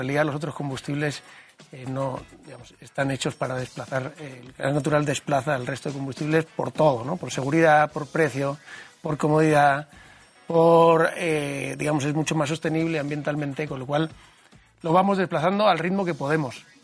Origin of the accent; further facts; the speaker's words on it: Alicante, Valencian Community, Spain; Yo soy de Alicante. Ah. Mi apellido viene de un pueblo catalán.